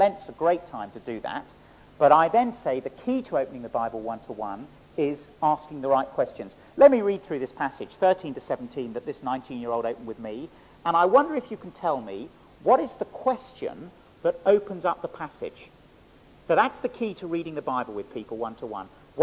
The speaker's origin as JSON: {"language": "English", "region": "England", "country": "United Kingdom", "said": "I apologize as an Englishman."}